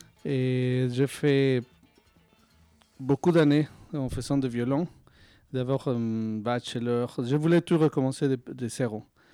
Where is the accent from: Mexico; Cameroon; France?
Mexico; Puebla; moi, je suis originaire de Puebla.